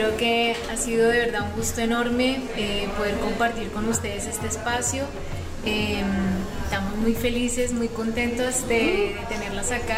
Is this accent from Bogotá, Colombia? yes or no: yes; Bogotá, Colombia; nosotros, pues como rolos, como de la nevera, somos bastante introvertidos, somos más tímidos